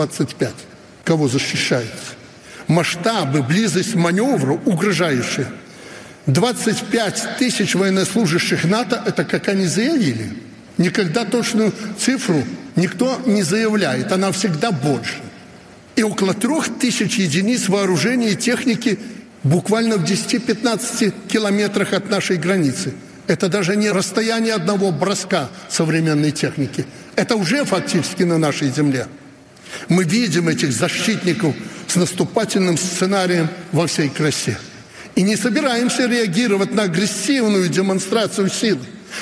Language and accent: Russian; Belarus; Мы, белорусы, заплатили за нее самую страшную цену.